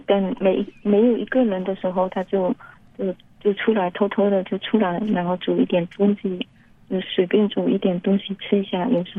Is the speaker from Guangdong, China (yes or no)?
no; Fujian, China; now in Beijing, China; 对，我们是福建的，刚来。